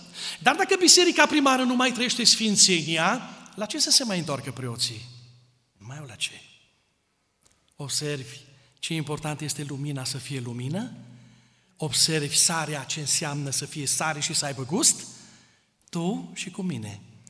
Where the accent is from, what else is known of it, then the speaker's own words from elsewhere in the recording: Romania; Să nu uităm că noi suntem români și nu te schimbi așa de pe o zi pe alta să fii austriac în felul tău de gândire.